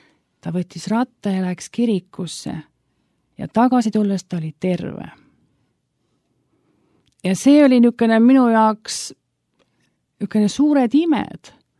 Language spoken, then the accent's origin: Estonian; Haapsalu, Lääne County, Estonia; born there; ja olen sündinud Haapsalus. Ja ma olen kasvanud kristlikus perekonnas